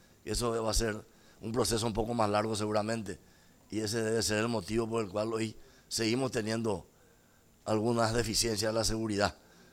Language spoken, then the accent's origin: Spanish; Paraguay; como correligionario y como paraguayo, estar orgulloso y sentirme satisfecho y feliz